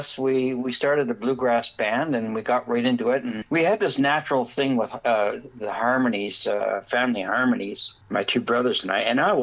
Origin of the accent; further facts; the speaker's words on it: Toronto, Ontario, Canada; also born or lived in Ottawa; We grew up in, I was born in Ottawa, and we grew up in Toronto, though.